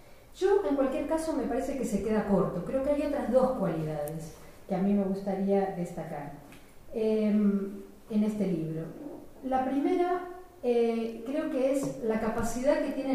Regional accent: Villa Devoto, Buenos Aires, Argentina; Como niña, nací en Villa Lynch en los años 60 y recuerdo, viví además hasta los 9 años, después mi familia decidió mudarse siguiendo la estela de muchos otros judíos textiles a Villa Devoto

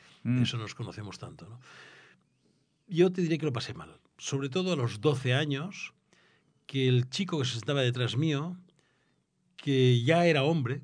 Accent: Barcelona, Catalonia, Spain; born there; Yo nací el año 41 en Barcelona.

